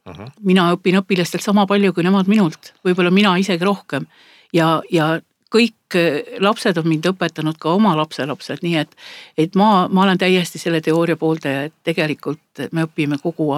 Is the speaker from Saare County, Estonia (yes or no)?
yes; Saare County, Estonia; ma olen nii saarlane kui saarlane, et mul on mees mandrilt